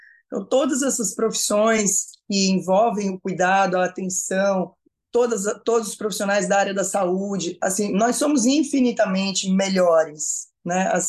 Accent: Brazil; Que é o meu chip, eu sou brasileira.

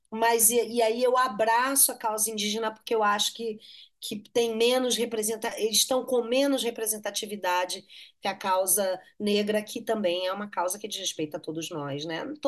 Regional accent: Amazon, Brazil; eu tenho uma representatividade como amazônida, mas eu trabalhei no Brasil inteiro.

